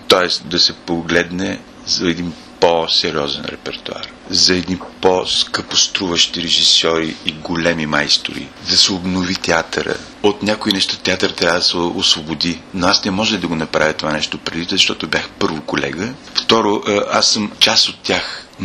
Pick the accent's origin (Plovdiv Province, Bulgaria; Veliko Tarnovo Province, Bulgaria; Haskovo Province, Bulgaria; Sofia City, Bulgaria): Veliko Tarnovo Province, Bulgaria; Veliko Tarnovo; Аз, макар че познавам като търновец търновската публика, добре знам